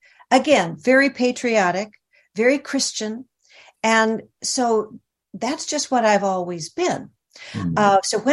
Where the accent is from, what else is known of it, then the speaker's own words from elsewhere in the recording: Glendale, California, United States; now in Sherman Oaks, United States; But I was from Glendale. And met my husband, who is from Lubbock.